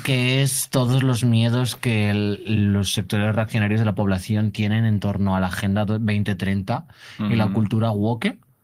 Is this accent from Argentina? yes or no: no; Castile, Spain; porque soy castellana, entonces a mí me dices algo y yo digo no